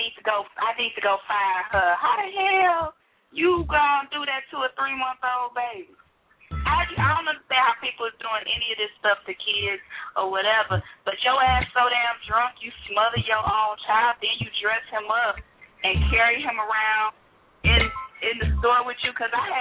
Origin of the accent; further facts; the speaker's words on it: Midwest, United States; Because, you know, I'm from the Midwest, so right now in Chicago it's kind of cold